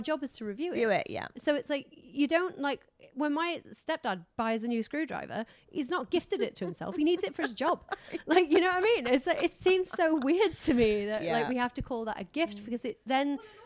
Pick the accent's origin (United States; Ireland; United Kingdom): United Kingdom